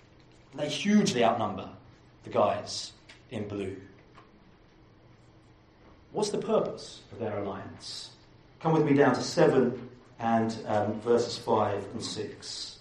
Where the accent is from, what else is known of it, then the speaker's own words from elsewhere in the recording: Kemsing, South East England, United Kingdom; I'm from Kemsing, a little village just north of Sevenoaks